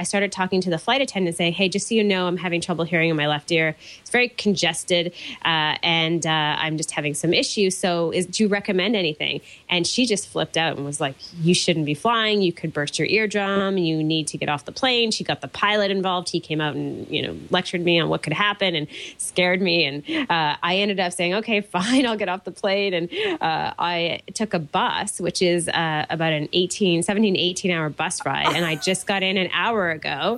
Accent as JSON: {"language": "English", "region": "Prince Edward Island", "country": "Canada", "said": "from Prince Edward Island, Canada, currently on vacation with my family"}